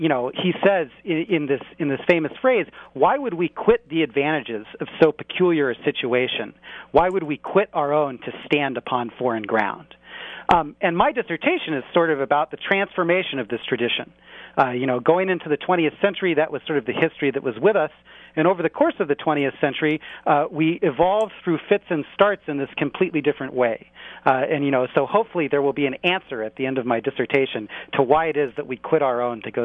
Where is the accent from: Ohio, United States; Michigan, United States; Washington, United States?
Ohio, United States; Akron; I'm from Ohio. Akron, Ohio, and I went to college at the University of Chicago, so I'm a Midwestern boy, born and raised, but I've been transplanted out to the East Coast